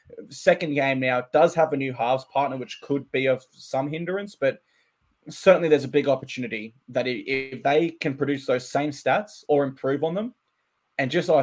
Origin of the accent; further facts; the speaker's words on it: Queensland, Australia; And I think we have more informed players as a Queenslander.